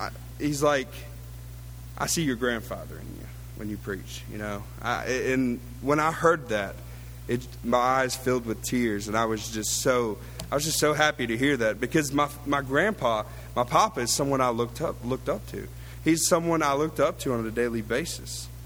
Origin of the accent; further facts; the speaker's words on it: Columbia, South Carolina, United States; I got to preach at one of the local congregations in my hometown in Columbia, South Carolina.